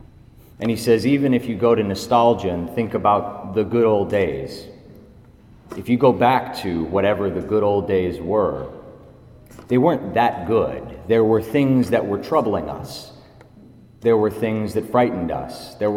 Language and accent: English; Cedar Rapids, Iowa, United States; it's easy to say, well, I'm from Cedar Rapids. My family's lived here for almost 17 years. It's the longest I've lived anywhere. But my dad was in the Air Force, and so we have been all over the place.